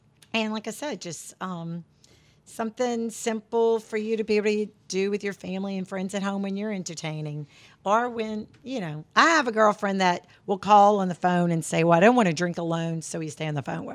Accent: Louisiana, United States; Growing up in St. Charles Parish, you know, I mean, it was always family get-togethers.

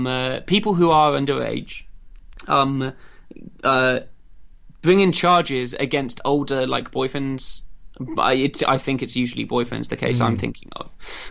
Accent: East of England, United Kingdom; people were having sex from the age of like 13 where I was growing up in Essex.

